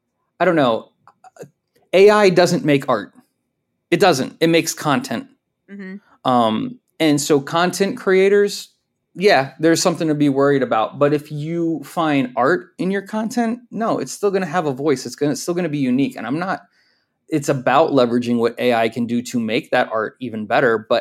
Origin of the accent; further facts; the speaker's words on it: Florida, United States; I mean, I grew up in Florida, so we were like, mm-hmm. we were right next to Universal Studios. We're right next to Disney World.